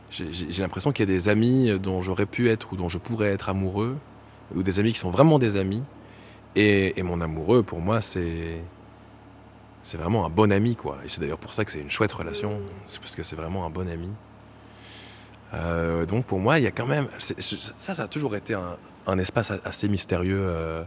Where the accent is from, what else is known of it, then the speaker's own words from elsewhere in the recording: Brussels, Belgium; Alors, on dit « On vient de Bruxelles, en Belgique. »